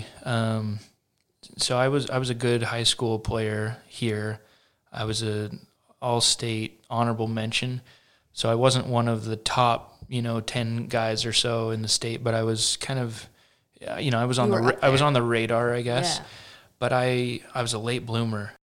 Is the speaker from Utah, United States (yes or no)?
yes; Salt Lake City, Utah, United States; I grew up in Salt Lake. I went to East High School. I'm the youngest of four.